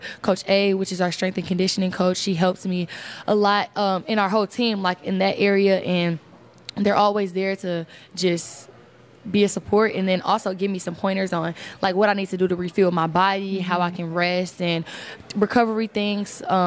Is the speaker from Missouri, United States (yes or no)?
yes; St. Louis, Missouri, United States; It was nerve-wracking, especially because I'm from St. Louis.